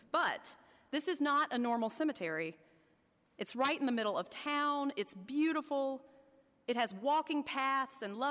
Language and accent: English; Statesville, North Carolina, United States; So when I go back and visit my hometown of Statesville, North Carolina, there are three things on my to-do list.